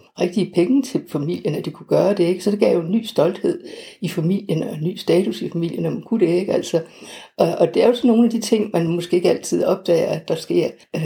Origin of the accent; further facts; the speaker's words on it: Esbjerg, Region of Southern Denmark, Denmark; Jeg er født og opvokset i Esbjerg og har stærke rødder i Esbjerg, efter min egen mening.